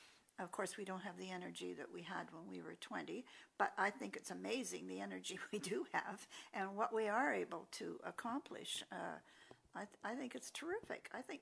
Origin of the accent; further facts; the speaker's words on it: British Columbia, Canada; As I said before, I'm from British Columbia